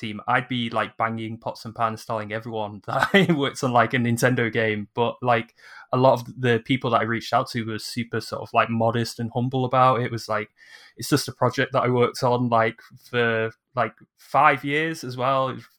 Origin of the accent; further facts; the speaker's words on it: Manchester, North West England, United Kingdom; is that I'm from Manchester.